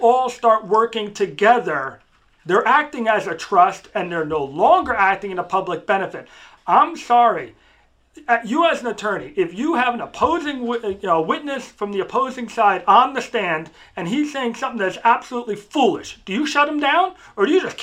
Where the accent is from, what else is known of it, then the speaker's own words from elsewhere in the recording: United States; Now, that was incredibly odd to me as an American, where that it's world famous and we know it.